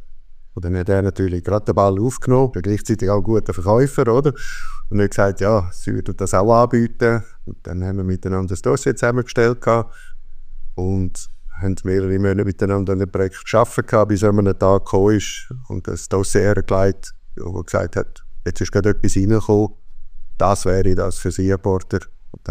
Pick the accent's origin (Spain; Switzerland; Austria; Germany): Switzerland; Graubünden; also born or lived in Zurich; bin ich im Bündnerland aufgewachsen, habe dort die Lehre gemacht als Werkzeugmacher und habe dann nachher den Weg nach Zürich gemacht